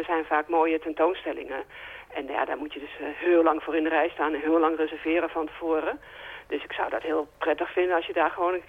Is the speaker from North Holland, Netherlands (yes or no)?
yes; Amsterdam, North Holland, Netherlands; Maar als Amsterdammer denk je van, nou, ik wil best even dat museum in.